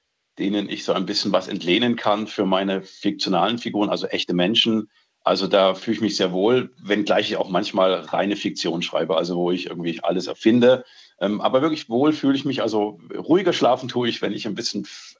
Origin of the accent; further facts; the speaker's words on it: Dresden, Saxony, Germany; moved away as an adult; also ich bin in Dresden aufgewachsen, also bis ich 19 war, eben halt in der DDR habe ich da gelebt.